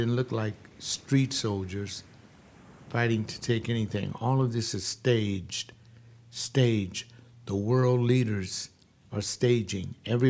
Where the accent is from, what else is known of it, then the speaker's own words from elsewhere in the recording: United States; but yeah, I'm American. I like to shop for my food.